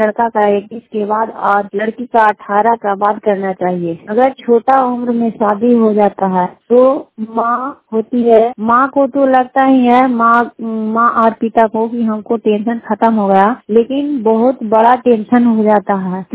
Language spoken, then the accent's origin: Hindi; Harnaut, Bihar, India; थाना हरनौत, जिला नालंदा की रहने वाली हूँ।